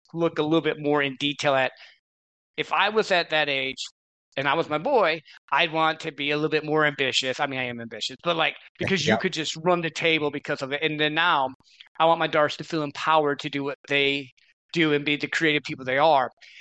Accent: Midwest, United States; Because I grew up in the Midwest, so I don't always understand. Like I live over here on the what they call the West Coast now, because I'm in Arizona, right on the edge of California area

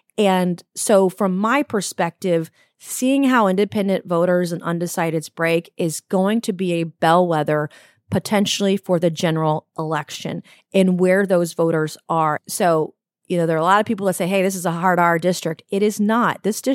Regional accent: Goose Creek, South Carolina, United States; In my hometown of Goose Creek, South Carolina, whom very few people have heard of outside of South Carolina

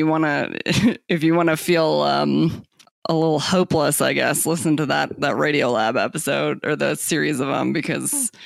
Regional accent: Tucson, Arizona, United States; when I was growing up in Tucson, the Border Patrol was not, it wasn't that noticeable when I was a kid.

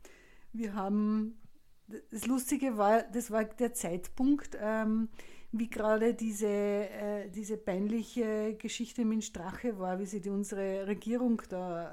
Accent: Lower Austria, Austria; ich komme ja aus dem Weinviertel.

